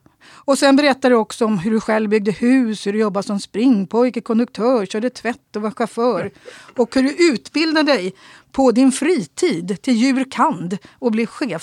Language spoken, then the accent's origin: Swedish; Bollmora, Stockholm County, Sweden; jag är en asfaltsunge från Bollmora. Jag kom hit 1964.